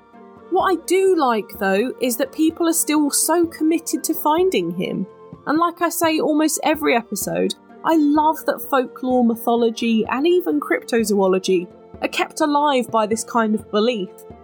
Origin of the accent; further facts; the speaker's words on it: United Kingdom; Bigfoot to me as a Brit feels very American.